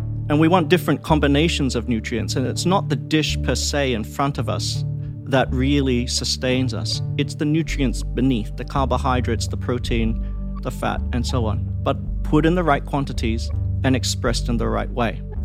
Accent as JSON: {"language": "English", "town": "Perth", "region": "Western Australia", "country": "Australia", "tie": "born or raised there", "moved": "as an adult", "lives_now": "United States", "said": "So they immigrated to Perth, Australia, and I grew up in Australia."}